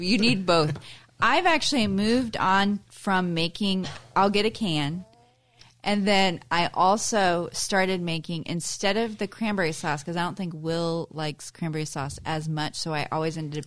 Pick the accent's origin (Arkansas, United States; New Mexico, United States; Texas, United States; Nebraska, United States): Nebraska, United States; I grew up in Nebraska